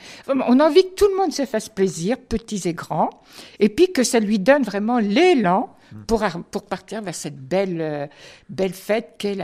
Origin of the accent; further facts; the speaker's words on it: Grand Est, France; moi, je suis de l'Est.